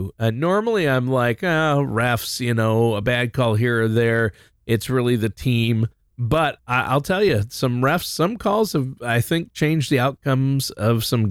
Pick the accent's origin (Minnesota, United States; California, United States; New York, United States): Minnesota, United States; I was born and raised in Minnesota, so forgive me for that.